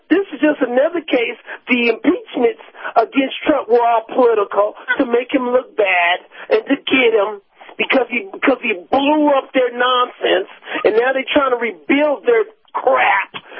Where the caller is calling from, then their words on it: Denver, Colorado, United States; from Denver, Colorado.